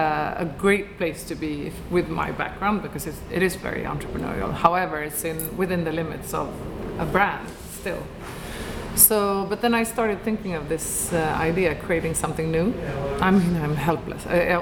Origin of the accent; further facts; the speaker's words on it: Stockholm, Stockholm County, Sweden; English is a second language; I mean, I'm from Stockholm, I don't know how to raise a Londoner.